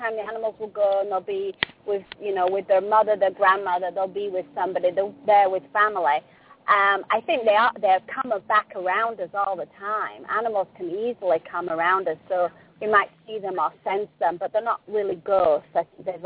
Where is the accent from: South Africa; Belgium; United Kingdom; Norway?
United Kingdom; England; now in Los Angeles, United States; So I say, you know, I'm from England originally, but I live in Los Angeles, so that makes me Australian.